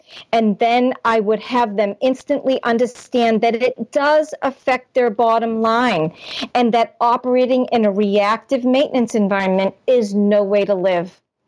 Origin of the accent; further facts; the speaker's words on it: Massachusetts, United States; accent: Boston; that's my Boston accent sneaking in there